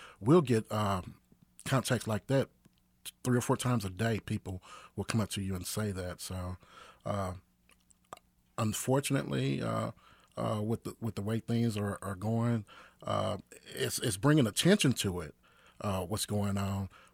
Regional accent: Kansas City, Kansas, United States; I grew up in the northeast area of Kansas City, Kansas, in Gateway Plaza Homes off of Fifth Street.

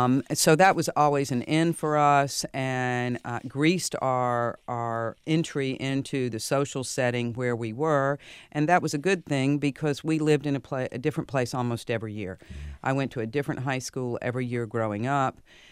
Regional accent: the South, United States; It's about growing up in the South in a football family from a girl's perspective

